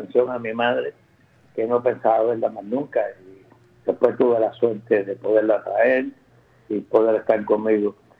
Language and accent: Spanish; Cuba; now in United States; Bueno, aquí, en Estados Unidos, se pierden los apellidos, en mi país no. En Cuba, no, en otros países tampoco.